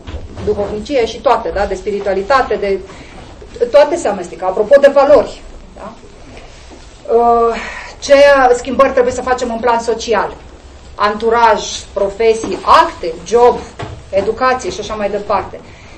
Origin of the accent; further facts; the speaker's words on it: Bucovina, Romania; eu vin din Bucovina, am crescut foarte aproape de biserică.